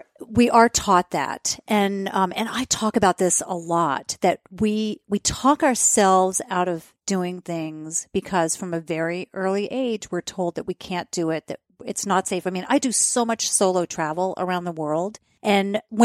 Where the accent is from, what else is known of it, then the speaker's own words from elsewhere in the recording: New Jersey, United States; I grew up in New Jersey, and the water was so chlorinated.